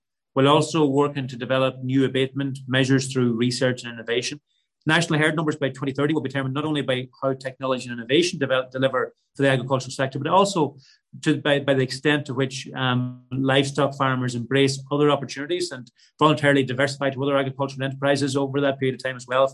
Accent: Ireland; maintaining livestock production, beef production, the production of milk protein as the centre of what we do as Irish farmers, because we do that better than anyone else in the world.

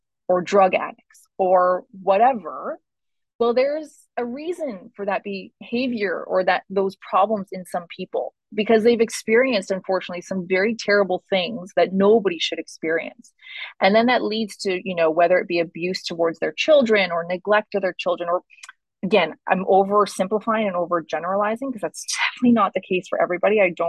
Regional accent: Ottawa, Ontario, Canada; so I grew up in Ottawa, I grew up in a big city.

